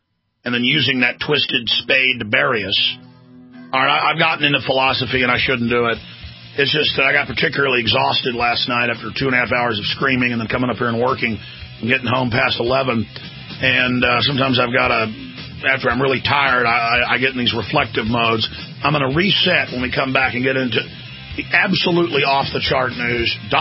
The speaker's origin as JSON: {"language": "English", "region": "Texas", "country": "United States", "said": "Yeah, I'm from Texas, folks. I'm a redneck."}